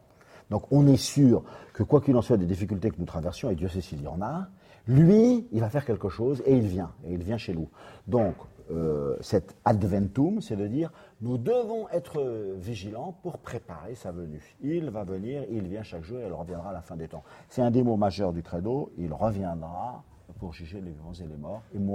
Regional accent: France; Non, je suis un Français.

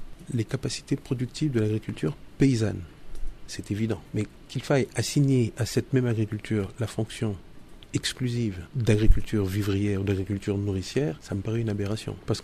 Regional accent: Haiti; moi en tant qu'Haïtien, je ne militerai pas pour cette solution.

